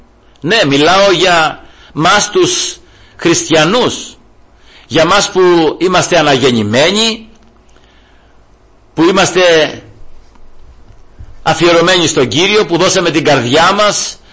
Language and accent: Greek; Greece; δεν είμαστε Ισραηλίτες. Είμαστε Έλληνες.